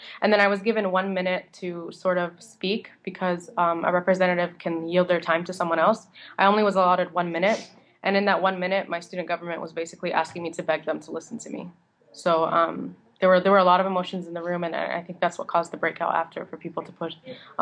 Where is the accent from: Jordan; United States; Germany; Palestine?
Palestine; Gaza Strip; I'm a Palestinian, I'm from the Gaza Strip